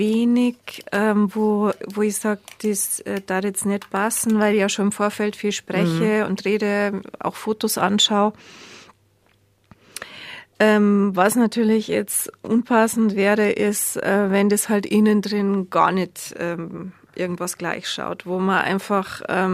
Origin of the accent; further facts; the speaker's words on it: Bavaria, Germany; Der ist aus meiner Heimat Altmühltal.